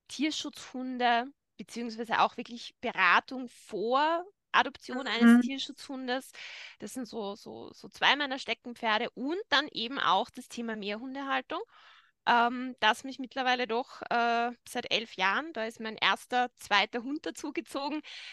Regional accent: Styria, Austria; ich komme aus Österreich, genau genommen aus der Steiermark, wohne in der Nähe von Graz, also in Graz Umgebung bin ich zu Hause

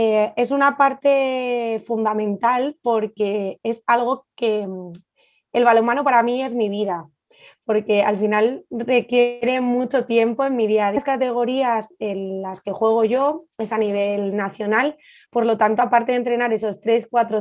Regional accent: Madrid, Community of Madrid, Spain; now in Castellón de la Plana, Spain; Bueno, yo soy de Madrid.

